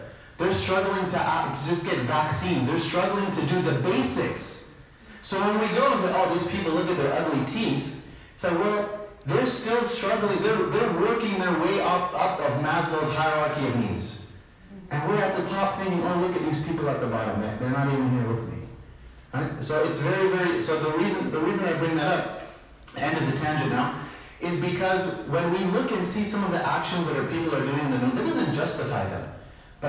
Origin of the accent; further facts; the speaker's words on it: United States; As an American, right, born and raised in America, went to the dentist twice a year